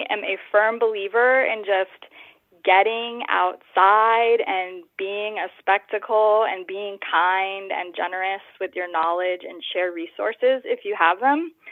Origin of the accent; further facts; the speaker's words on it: Hawaii, United States; I'm from Hawaii, and the last time I read, it was something like 90% of the food is imported to the island